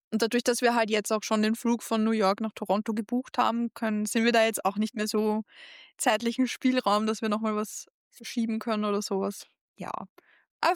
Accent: Austria; Als Österreicherin

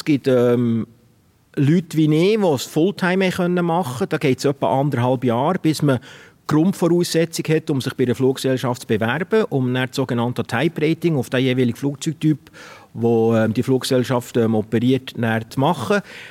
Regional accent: Bern, Switzerland; now in Uetendorf, Switzerland; weil ich komme aus dem Berner Oberland, wie man sicher auch im Dialekt angehört. Und ich wohne in der Nähe von Thun, in Uetendorf.

